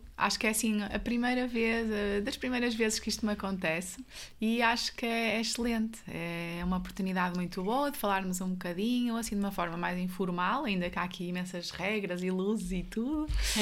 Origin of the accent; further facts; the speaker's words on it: Guimarães, Norte, Portugal; also born or lived in Évora; eu sinto-me de Guimarães, eu sou de Guimarães, não posso esconder o meu sotaque, e portanto foi lá que cresci, que me tornei criança, adolescente, que depois fui para a faculdade, para Coimbra, e aí talvez me tenha tornado mais mulher, mais adulta, mas efetivamente, eu nasci em Évora.